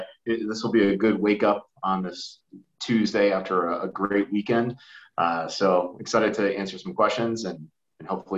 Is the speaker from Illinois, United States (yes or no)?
no; Bristol, Connecticut, United States; So I grew up in Bristol, Connecticut. That's my hometown.